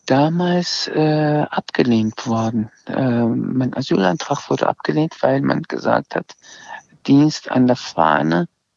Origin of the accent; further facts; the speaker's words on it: Iran; first language Azerbaijani; German is a second language; keine Sprache ist wirklich meine Muttersprache, also eine Sprache, wo ich beheimatet bin, weder Deutsch noch Persisch, was die Amtssprache im Iran ist. Meine Muttersprache ist Aserisch